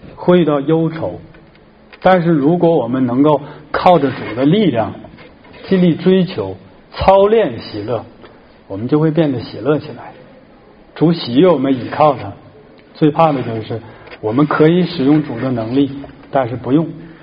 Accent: China; 因为我们中国人的美德其中之一就是谦让，咱们有这个传统

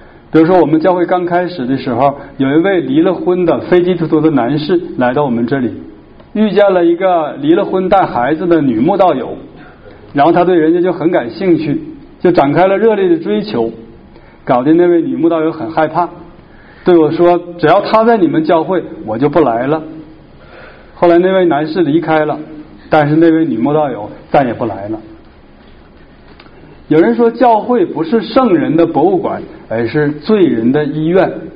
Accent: Northeast China, China; 就像我们东北人讲话，那很多时候别人听起来就像吵架一样。

